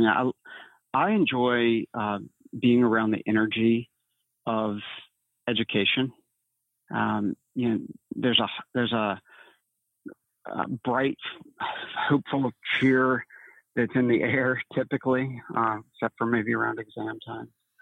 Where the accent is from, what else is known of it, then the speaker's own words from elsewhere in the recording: New Orleans, Louisiana, United States; I have this nostalgia for streetcars growing up in New Orleans.